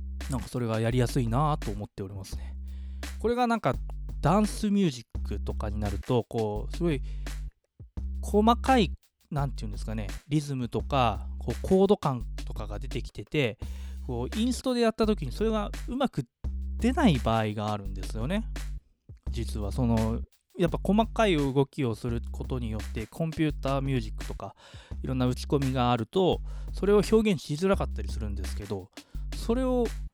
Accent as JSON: {"language": "Japanese", "town": "Yokohama", "region": "Kanagawa", "country": "Japan", "said": "実は我々自分は横浜出身で、藤健さんも横浜出身なんですけど、"}